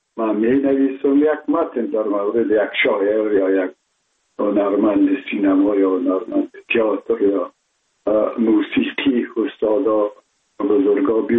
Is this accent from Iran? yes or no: no; Kabul, Afghanistan; ما متولد شهر کابل هستم، هستم تاجک و از شهر کونی کابل که از پدر پدر از کابل هستم.